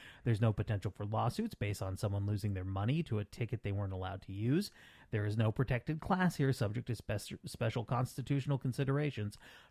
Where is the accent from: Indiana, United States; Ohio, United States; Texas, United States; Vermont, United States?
Vermont, United States; his Flynn Center rally in my home state, Vermont.